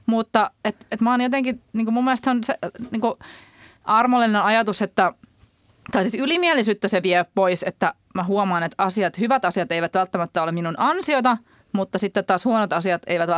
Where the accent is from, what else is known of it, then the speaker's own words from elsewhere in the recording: Turku, Southwest Finland, Finland; Olen turkulainen.